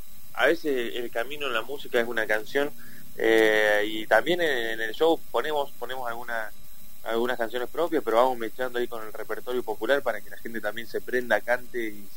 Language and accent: Spanish; Caleta Olivia, Santa Cruz, Argentina; now in Córdoba, Argentina; en Puerto Santa Cruz nací yo. Y me crié en Caleta Olivia. Y de ahí, eso es toda la provincia de Santa Cruz. De ahí me vine a vivir para Córdoba ya hace un tiempo bastante largo. Así que tengo mitad y mitad, creo.